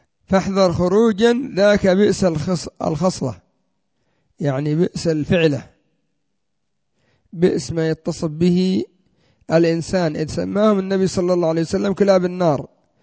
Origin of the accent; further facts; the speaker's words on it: Yemen; وعندنا في اليمن الزنداني وزعتر ومن في بابهم